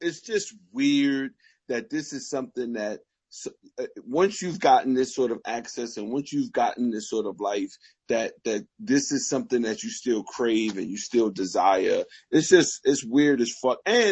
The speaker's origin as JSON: {"language": "English", "region": "New York", "country": "United States", "said": "I've never been in a gang. I'm from New York. You know, gangs here sort of died out by the 80s."}